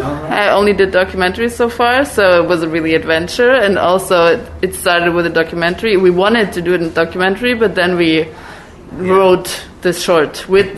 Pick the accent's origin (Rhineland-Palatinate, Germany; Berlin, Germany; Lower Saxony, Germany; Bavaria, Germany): Bavaria, Germany; Munich; English is a second language; now in Rome, Italy; Munich, Germany.